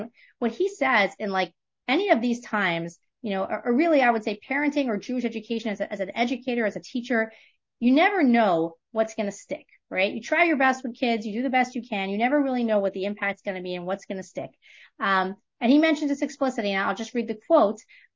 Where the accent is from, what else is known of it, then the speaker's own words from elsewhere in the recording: Montreal, Quebec, Canada; And I remember as a little kid in my day school growing up in Montreal